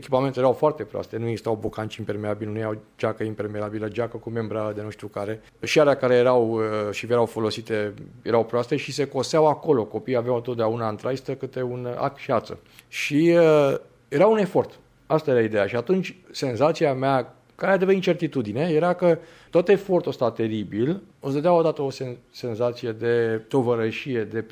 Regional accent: Oltenița, Călărași County, Romania; Eu vin dintr-un oraș mic, făcut faimos după Revoluție, vin din Oltenița, din județul Călăraș, unde s-a născut fostul președinte Ion Iliescu, unde erau doar 6 școli gimnaziale, atât, și 2 licee.

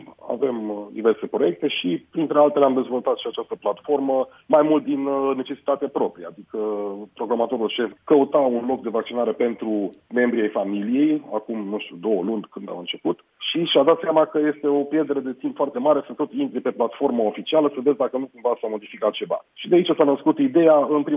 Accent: Sibiu, Sibiu County, Romania; sunt din Sibiu, verific Sibiu, Brașov, Cluj

